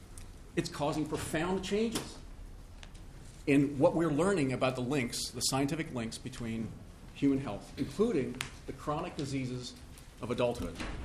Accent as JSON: {"language": "English", "region": "Virginia", "country": "United States", "said": "I come from Virginia, where it was 57 yesterday."}